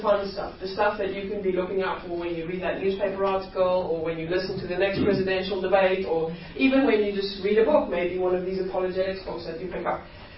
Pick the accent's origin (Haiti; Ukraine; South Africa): South Africa; first language Afrikaans; English is a second language; the word I taught her was from my mother tongue, Afrikaans